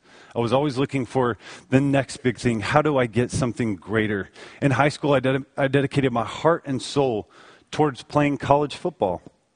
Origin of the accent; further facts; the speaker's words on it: Dallas, Texas, United States; I was like this guy who'd been raised in the church. I grew up in Dallas, raised in Dallas.